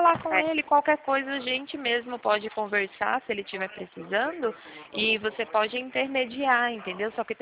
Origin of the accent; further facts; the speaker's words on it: Piracicaba, São Paulo, Brazil; Não, de Piracicaba, São Paulo.